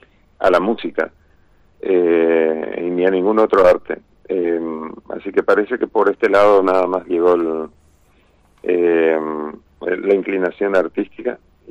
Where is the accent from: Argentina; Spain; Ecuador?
Argentina; Corrientes; porque yo soy correntino